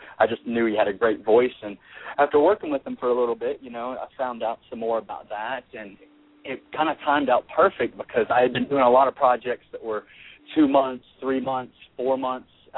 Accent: the South, United States; Well, you know, just going back to when I was a little kid, I grew up here in the South

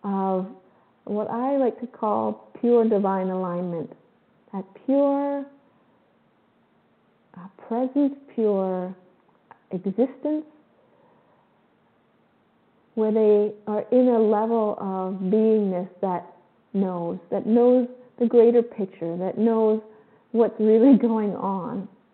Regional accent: Canada; now in Costa Rica; I'm Canadian and I'm currently in Costa Rica.

